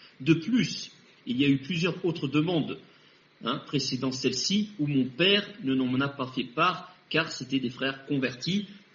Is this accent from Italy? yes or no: no; Morocco; C'est un homme qui est d'origine algérienne et moi je suis marocaine.